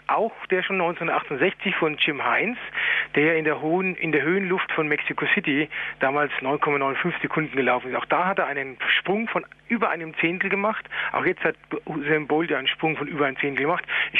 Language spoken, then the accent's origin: German; Bavaria, Germany; Ich komme ja aus Bayern, da hat man ja sowas.